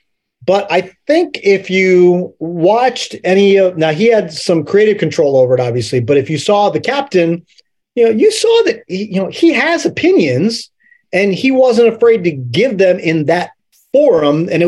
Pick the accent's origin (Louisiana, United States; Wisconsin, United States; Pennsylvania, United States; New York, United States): Pennsylvania, United States; Middletown; I'm from Middletown, Pennsylvania, Richard. We're known for the Three Mile Island nuclear accident and not much else.